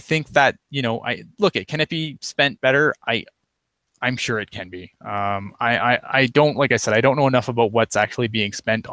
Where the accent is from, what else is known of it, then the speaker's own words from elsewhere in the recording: Canada; I'm ashamedly Canadian. I'm not ashamed to be Canadian